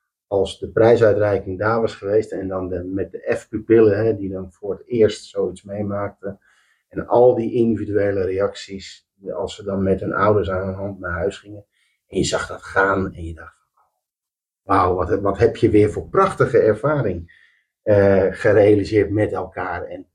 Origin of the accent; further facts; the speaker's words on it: Alphen aan den Rijn, South Holland, Netherlands; zoals ik ben geboren en getogen in Alphen aan den Rijn, onderdeel van mijn leven.